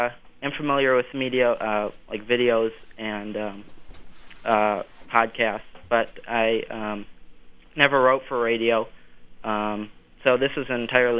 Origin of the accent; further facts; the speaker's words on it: Milwaukee, Wisconsin, United States; I'm from Milwaukee, so everybody else was in Madison.